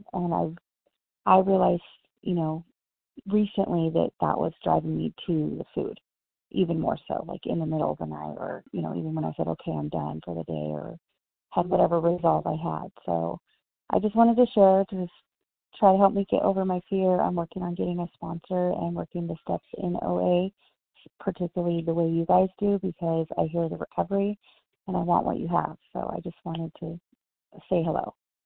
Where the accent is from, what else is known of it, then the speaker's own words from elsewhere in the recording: California, United States; I'm from Southern California.